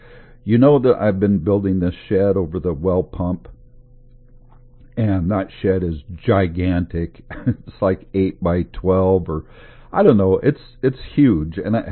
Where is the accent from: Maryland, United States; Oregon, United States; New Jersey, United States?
Oregon, United States; Love the rain here in Oregon. I was born and raised in Oregon.